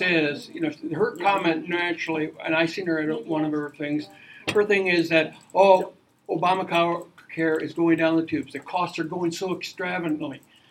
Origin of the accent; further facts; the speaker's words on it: Iowa, United States; Chuck Grassley from my home state